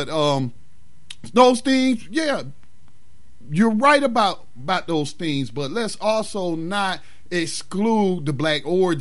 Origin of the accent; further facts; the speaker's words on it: North Carolina, United States; I came across some more history of Afro-Carolinians in my home state of North Carolina.